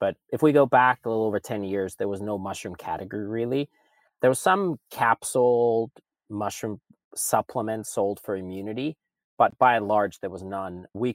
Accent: Finland; now in United States; And I'm originally from Finland

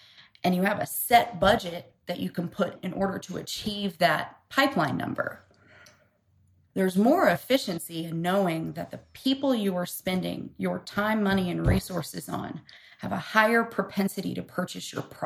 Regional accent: Kentucky, United States; I'm originally from Kentucky, and so that's bourbon country.

